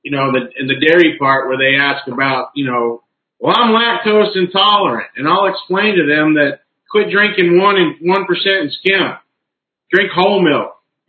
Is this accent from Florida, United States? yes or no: yes; Florida, United States; I'm a dairy farmer, and, I'm from Florida.